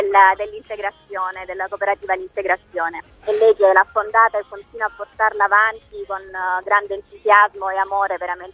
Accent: Apulia, Italy; In provincia di Lecce, ci siamo Salentini Doc.

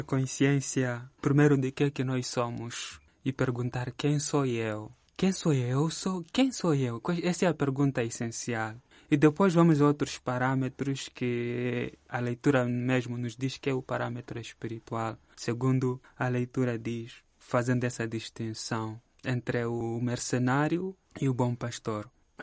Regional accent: Mozambique; estamos em Moçambique, que é o meu país de onde eu venho.

